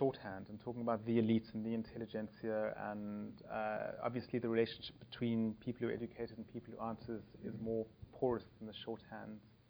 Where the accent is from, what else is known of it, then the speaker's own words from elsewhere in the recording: South Africa; because I come from South Africa